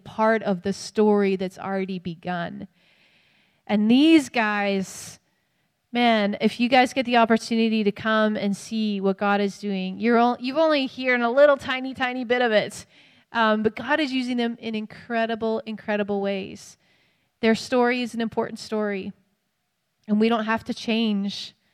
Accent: Canada; And as a Canadian

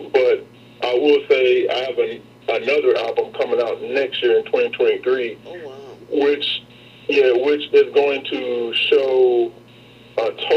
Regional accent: Kansas, United States; born there; Yep, I was born on the Kansas side, and I've been on the Missouri side for the last 8 years.

